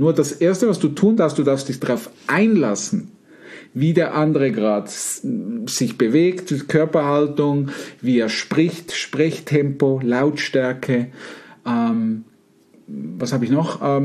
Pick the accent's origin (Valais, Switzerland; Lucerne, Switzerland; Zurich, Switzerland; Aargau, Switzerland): Zurich, Switzerland; Winterthur; Und da gab's per Zufall jemand, der auch von Winterthur, wo ich aufgewachsen bin, kommt.